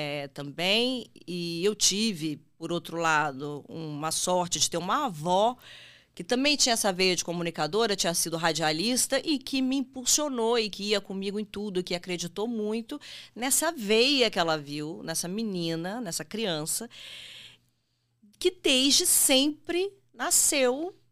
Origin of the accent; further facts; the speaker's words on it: Vitória, Espírito Santo, Brazil; eu sou do Espírito Santo, eu sou de Vitória, que é a capital e tal.